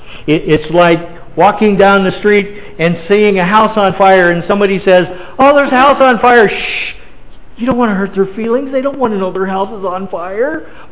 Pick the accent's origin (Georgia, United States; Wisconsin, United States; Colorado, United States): Colorado, United States; Colorado Springs; In 1981, the church that I grew up in Colorado Springs, a church of 600 people, split.